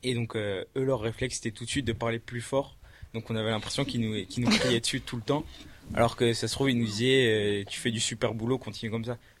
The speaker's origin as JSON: {"language": "French", "country": "France", "said": "enfin, en tant que Français, on s'attend à avoir du salé, quelque chose de consistant le soir."}